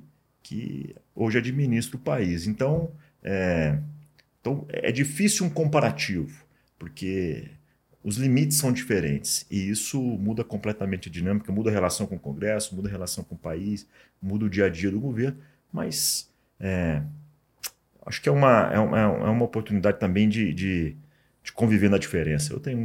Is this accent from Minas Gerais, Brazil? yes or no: yes; Araguari, Minas Gerais, Brazil; Então, sou de Araguari, bem próximo